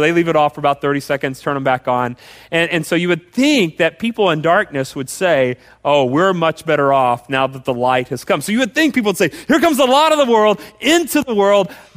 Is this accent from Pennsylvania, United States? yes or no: no; Austin, Texas, United States; so I grew up in Austin, so I drive this road a lot.